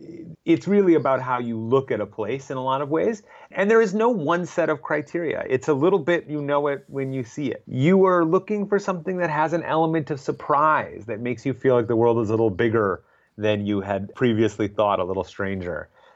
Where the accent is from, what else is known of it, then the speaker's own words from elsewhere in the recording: Minnesota, United States; Because I grew up in Minnesota and I went on all these road trips with my parents.